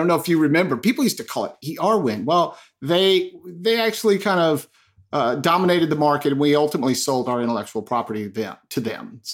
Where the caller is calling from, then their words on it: Charlotte, North Carolina, United States; I am joining you from really frigid Charlotte, North Carolina.